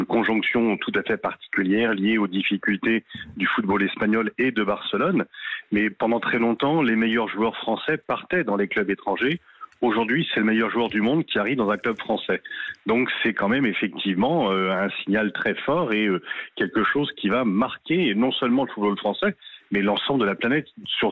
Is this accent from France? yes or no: yes; Paris, Île-de-France, France; Bah, étant parisien